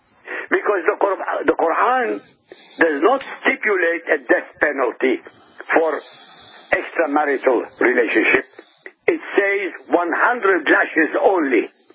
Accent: Iraq; But I come from Iraq.

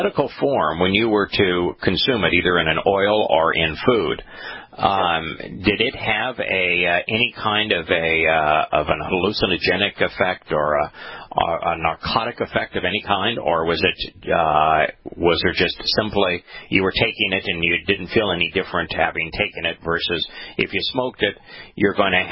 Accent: India; But you know, I'm Indian, so I don't process it very well.

